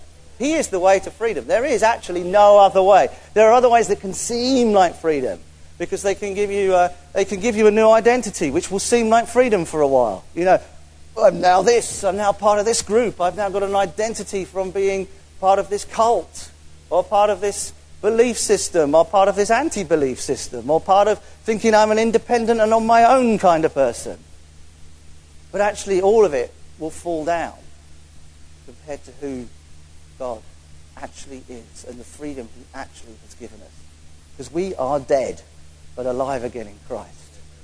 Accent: England, United Kingdom; I'm English, so I must like tea and extend my little finger.

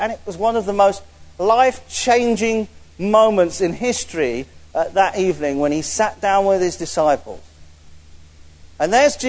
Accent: England, United Kingdom; I'm English, so I must like tea and extend my little finger.

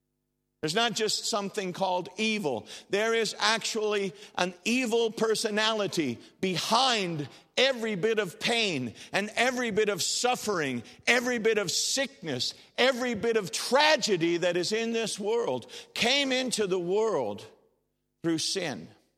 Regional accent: United States; and by the way, I'm an American. I know you can't tell by my accent, but I am.

